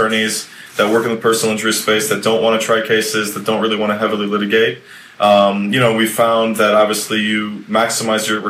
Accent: Miami, Florida, United States; I was born and raised here in Miami. I played baseball ever since I was like 4.

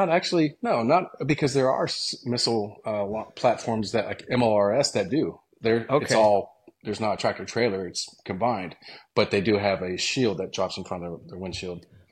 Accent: Oregon, United States; also born or lived in Denver, United States; I was born in Denver, Colorado. Lived there for about 9 years. Then moved out to Southern Oregon, and in a real, real rural area.

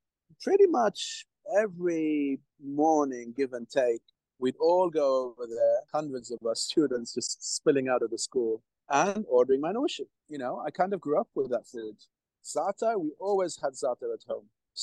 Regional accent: Lebanon; It's in our blood, if I'm speaking as a Lebanese. It's really well known in Lebanon that before exams, they always told us to eat za'atar.

